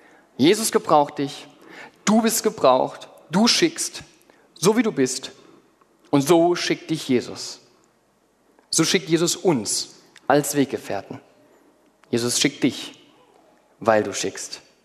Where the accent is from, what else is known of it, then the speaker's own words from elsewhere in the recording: Mannheim, Baden-Württemberg, Germany; born there; Ich rede zwar so nicht, aber ich bin geborener Mannheimer. Als ich jetzt vor knapp 6 Jahren Hesse wurde